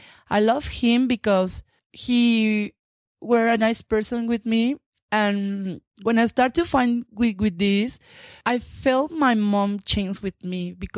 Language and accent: English; Mexico City, Mexico; English is a second language; now in Yucatan, Mexico; And I moved to Yucatan when we had 15 years. For me, it was, oh my God, we moved from Mexico City. In this state, in Yucatan, nobody knows me.